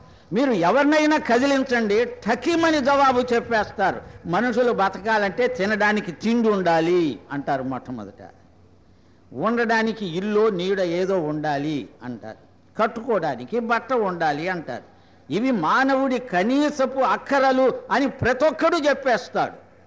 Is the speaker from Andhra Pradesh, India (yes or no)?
yes; Guntur, Andhra Pradesh, India; ఒకవేళ నా ఊరు కాబట్టి ఏమో అనుకుంటున్నాను. నేను చిన్నప్పటి నుంచి నేను గుంటూరులోనే ఉన్నాను, వీధి వీధి తిరిగాను, ఇక్కడే చదువుకున్నాను.